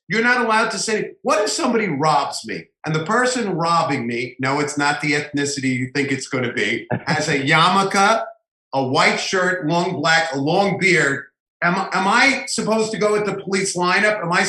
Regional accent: New York City, New York, United States; Well, we're from New York City. Bobby and I are New Yorkers. As kids, we wouldn't go to school.

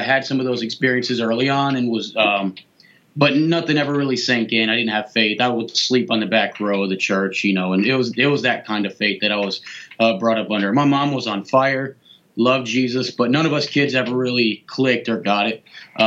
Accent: Flint, Michigan, United States; So growing up in Flint, we grew up in an all-black community. We were the only white family in our entire church.

